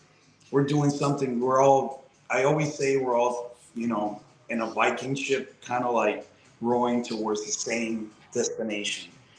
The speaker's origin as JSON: {"language": "English", "country": "Puerto Rico", "also_born_or_lived": "Chicago", "lives_now": "United States", "said": "I'm a Chicago boy because I moved from Puerto Rico to Chicago and I lived there for 7 years."}